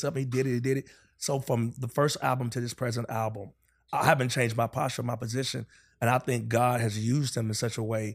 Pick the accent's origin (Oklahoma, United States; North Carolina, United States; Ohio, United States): North Carolina, United States; But then I kind of found out, like, he's from North Carolina. I'm from North Carolina.